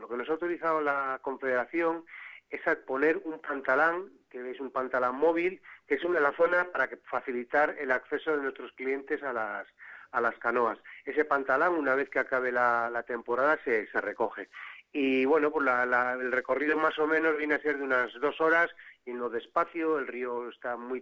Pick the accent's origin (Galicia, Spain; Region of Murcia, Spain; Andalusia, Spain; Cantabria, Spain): Cantabria, Spain; yo vengo de Cantabria, y ahí hay un pueblo, Saro, en la zona de los Valles Pasiegos